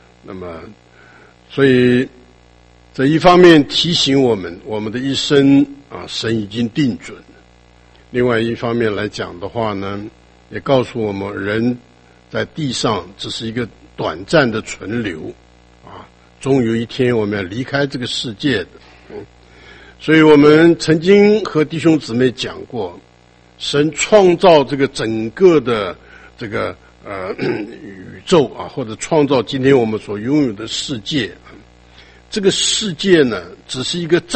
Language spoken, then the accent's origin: Chinese; China; 所以我就说呢，我们中国人呢喜欢这样的一个说法，享受，是吧？